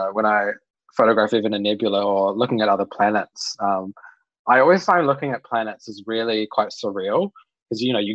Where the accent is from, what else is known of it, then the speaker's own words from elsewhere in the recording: Bluff, Southland, New Zealand; I always tell people I'm from Awarua. I go, where the hell is that? It's Bluff.